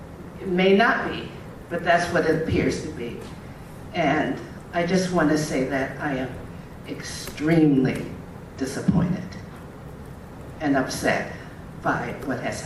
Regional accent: Berkeley, California, United States; also born or lived in San Francisco; I was born in San Francisco in the Western Addition, but I was raised in Berkeley. Half my family lived in that community.

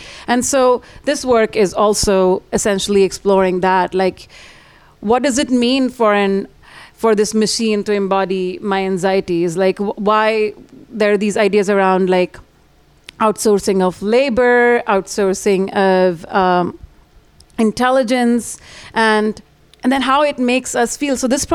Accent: India; like growing up in India is not something that it wasn't around as a concept

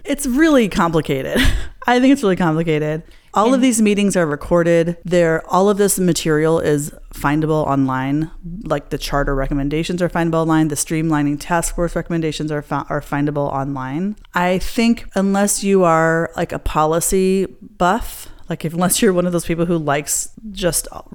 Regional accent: Ireland; I barely know the tune, and I'm Irish also.

